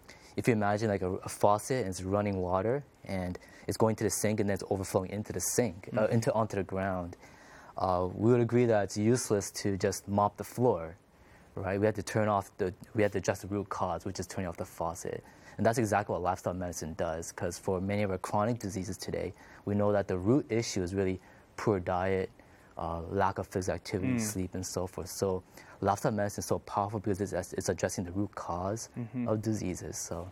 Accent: Toronto, Ontario, Canada; We grew up in Toronto, Canada, and we live there right now. Mm-hmm. We're children of immigrant parents from Korea. Mm-hmm. We weren't born Adventist, but we got converted later on when we were teenagers.

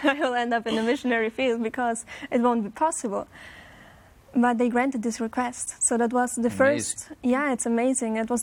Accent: Austria; Yes, my parents are from the Czech Republic, but I was born and raised in Austria, so I'm from Europe.

